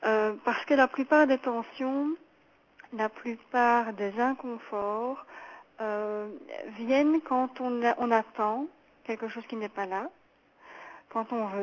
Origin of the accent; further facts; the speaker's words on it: Belgium; comme on dit chez nous en Belgique.